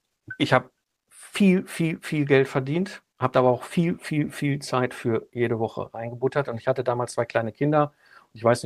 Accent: North Rhine-Westphalia, Germany; ich komme aus dem Ruhrpott und zwischen Kohle und Stahl aufgewachsen

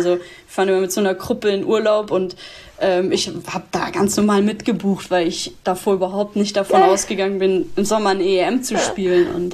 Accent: Würzburg, Bavaria, Germany; born there; also born or lived in Munich / Freiburg / Cologne; ob ich irgendwie in Würzburg, wo ich geboren bin, ob das dann in München war, ob Freiburg ist, ob es jetzt in Köln ist

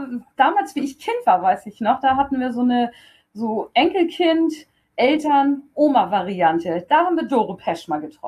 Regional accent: Wacken, Schleswig-Holstein, Germany; Ich bin ja alte Wacknerin. Ich bin in Wacken aufgewachsen.

